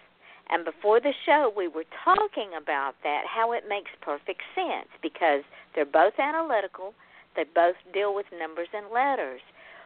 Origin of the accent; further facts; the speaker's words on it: Georgia, United States; now in Florida, United States; I am born and bred in Georgia. I've lived in Florida for 12 years. You can take me out of the state of Georgia, but you cannot take the state of Georgia out of me.